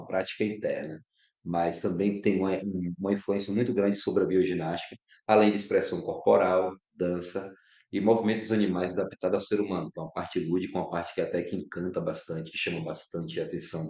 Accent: Bahia, Brazil; Como um bom baiano que sou, a capoeira tá no sangue.

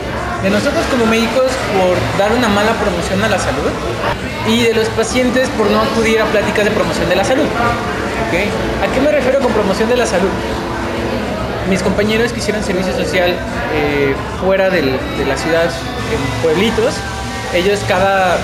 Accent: Mexico; Pero como mexicanos, específicamente como cultura, no tenemos la cultura de acudir al médico

